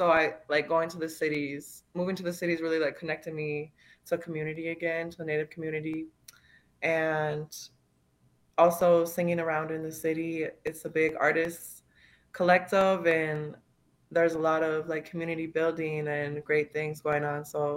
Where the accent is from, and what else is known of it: St. Michael, Minnesota, United States; born or raised there; now in Minneapolis, United States